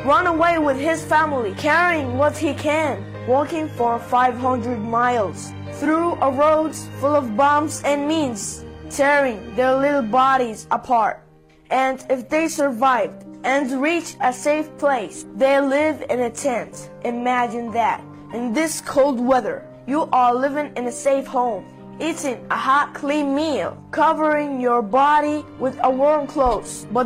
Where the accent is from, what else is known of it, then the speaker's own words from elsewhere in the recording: Baghdad, Baghdad Governorate, Iraq; I'm 11 years old. I'm from Baghdad, Iraq.